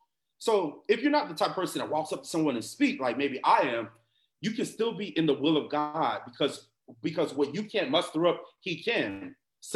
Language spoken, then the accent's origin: English; Miami, Florida, United States; So I'm from the United States of Miami, the greatest place on earth.